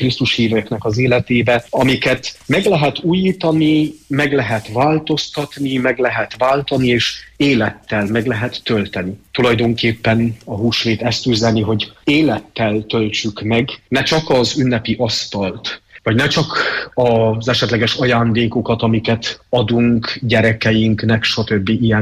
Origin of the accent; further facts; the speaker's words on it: Csíkdelne, Harghita, Romania; ugyanis én Csíkdellén nevelkedtem